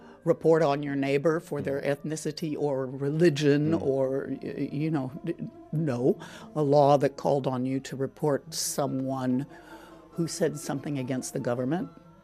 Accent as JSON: {"language": "English", "country": "United States", "said": "As an American, I come from a long tradition of civil disobedience."}